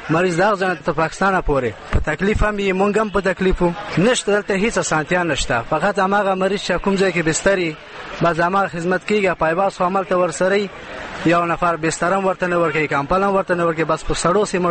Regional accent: Khost, Afghanistan; زه د خوست نه راغلی یم دلته.

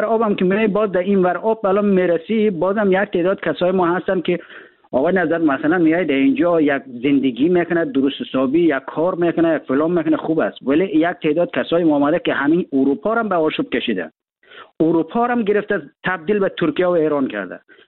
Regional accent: Afghanistan; ما در افغانستان در کشور جنگ زده بزرگ شدیم.

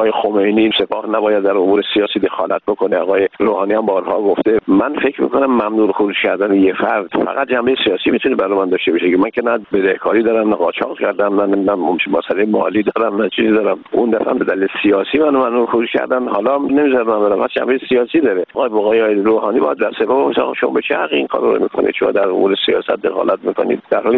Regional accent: Iran; من یه ایرانی هستم

